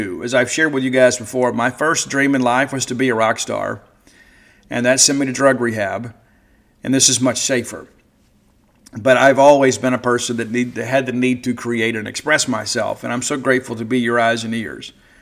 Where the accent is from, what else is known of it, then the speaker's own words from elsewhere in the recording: Mississippi, United States; And I remember growing up in South Mississippi